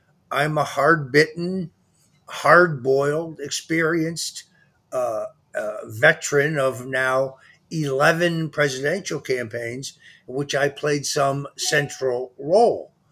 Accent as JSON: {"language": "English", "region": "Connecticut", "country": "United States", "tie": "born or raised there", "said": "Connecticut is obviously quite different than the place that I grew up. I grew up in Fairfield County."}